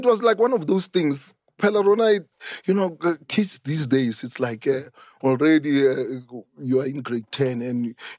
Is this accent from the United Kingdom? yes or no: no; Soweto, Gauteng, South Africa; growing up in Soweto made me who I am today.